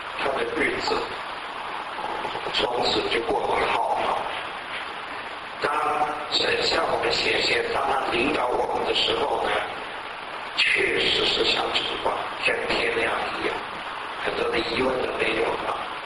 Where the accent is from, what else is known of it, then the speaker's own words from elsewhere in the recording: China; 我们中国人迷信的时候，我们要找石头，走到庙里面或者家里面呢，放一个佛像